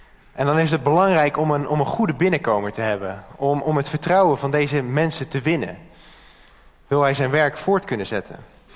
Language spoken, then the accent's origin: Dutch; Houten, Utrecht, Netherlands; ik ben 25 jaar oud. Ik kom uit Houten.